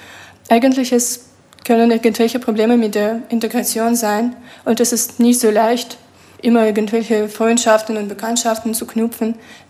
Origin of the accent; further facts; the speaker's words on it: Russia; German is a second language; und ich komme aus Russland.